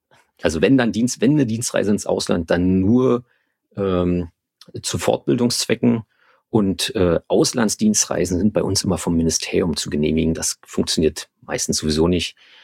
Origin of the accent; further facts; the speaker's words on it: Brandenburg, Germany; born there; also born or lived in Berlin; Ich bin in Brandenburg geboren und jetzt muss es tatsächlich irgendwie gewesen sein, dass ich die Hälfte meines Lebens in Berlin und die Hälfte meines Lebens in Brandenburg gewohnt habe.